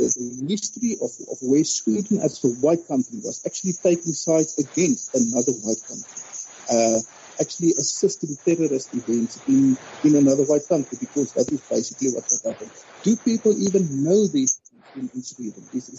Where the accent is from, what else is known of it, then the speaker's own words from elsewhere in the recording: South Africa; That's very interesting for me as a South African to hear that in Finland people were speaking about farmers.